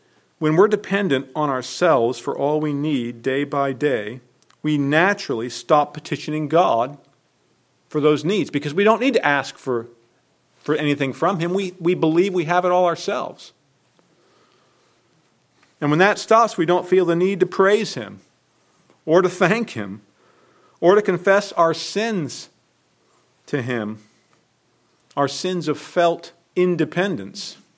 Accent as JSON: {"language": "English", "country": "United States", "said": "And as an American, I've learned to do that from the culture around me"}